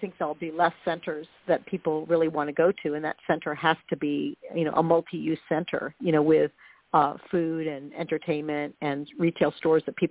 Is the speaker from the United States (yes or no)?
yes; Miami, Florida, United States; I grew up around Dadeland Mall in Miami, which, you know, is a gigantic mall now, but it was a small mall, outdoor mall